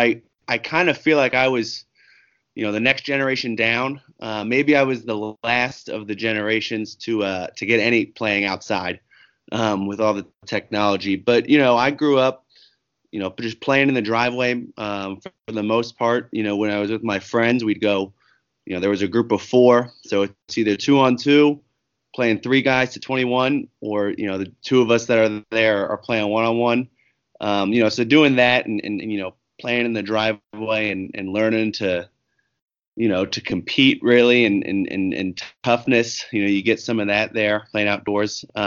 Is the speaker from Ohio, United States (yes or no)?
no; Kentucky, United States; I grew up in Northern Kentucky, played on Shining Stars, an AAU team based out of Cincinnati.